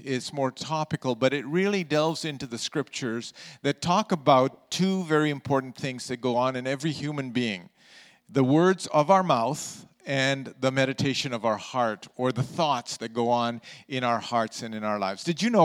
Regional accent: London, United Kingdom; also born or lived in Karachi, Pakistan; now in Canada; And I grew up in London and I was born in Karachi, Pakistan. So when we came to Canada

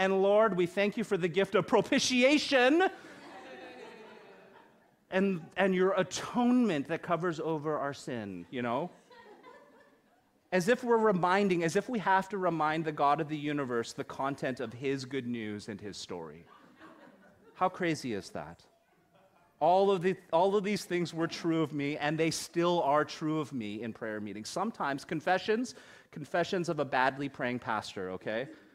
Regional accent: Burnaby, British Columbia, Canada; I grew up in Korean culture and I grew up going to a Korean full gospel church out in Burnaby.

